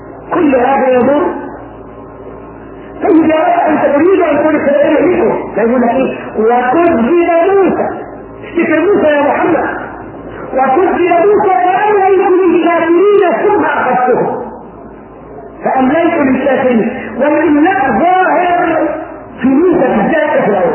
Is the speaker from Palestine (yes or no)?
no; Egypt; تحت رجلينا أمم ودول تحت رجلينا احنا في مصر في كل مكان